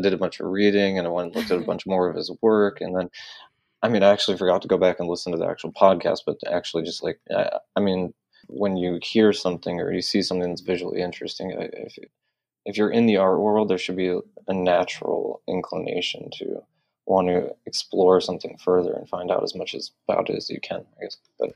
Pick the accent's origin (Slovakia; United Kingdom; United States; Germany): United States; Detroit, Michigan; especially because I grew up in North Detroit, and that's just kind of not something people do.